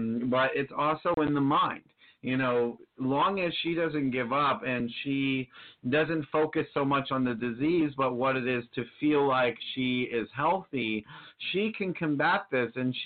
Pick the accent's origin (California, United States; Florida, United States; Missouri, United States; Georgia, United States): Florida, United States; Pompano Beach; Actually, Florida is my home state on the East Coast. Everywhere from West Palm down to Miami, but born in Pompano.